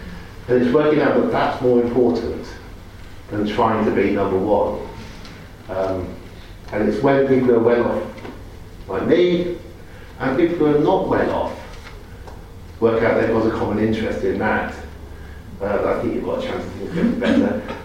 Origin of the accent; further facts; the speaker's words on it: Oxford, South East England, United Kingdom; I have just managed to buy a house in Oxford. I grew up in Oxford, I know inside out.